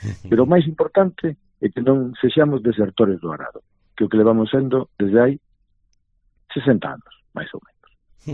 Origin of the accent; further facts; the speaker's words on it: Ribadeo, Galicia, Spain; Neste caso, non son da vila, son da aldea. Tamén hai que decirlo